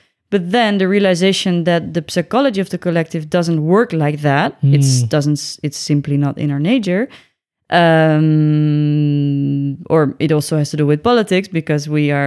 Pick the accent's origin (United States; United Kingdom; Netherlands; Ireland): Netherlands; English is a second language; it makes me think of I'm from the Netherlands